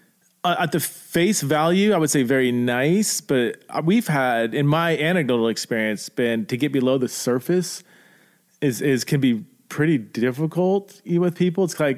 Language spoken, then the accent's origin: English; Simi Valley, California, United States; I came from Simi Valley and I feel like there's a decent amount there